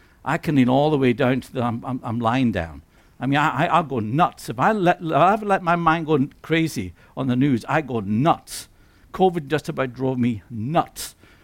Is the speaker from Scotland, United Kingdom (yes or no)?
yes; Lewis, Scotland, United Kingdom; born there; I was born in Lewis.